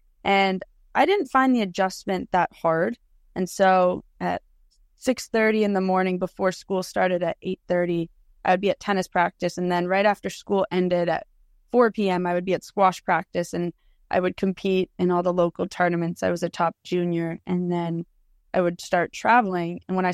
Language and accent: English; Winnipeg, Manitoba, Canada; moved away as an adult; also born or lived in Philadelphia; I'm from Winnipeg, Manitoba, so like the heart, the middle of Canada, just above North Dakota, Minnesota area. And I grew up there with my family. They all still live there until about age 18 when I moved to Philadelphia on a squash scholarship.